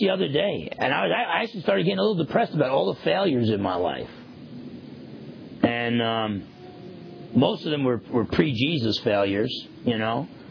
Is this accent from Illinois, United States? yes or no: no; New Jersey, United States; a half Italian, half Portuguese kid growing up in New Jersey